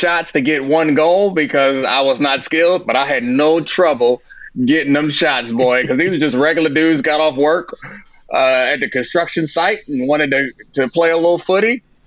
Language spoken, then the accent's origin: English; United States; because I grew up in America and everyone knows what football is.